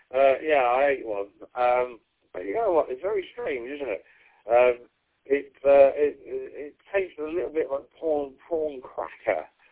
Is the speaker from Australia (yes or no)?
no; United Kingdom; we've got to keep in it because we are British.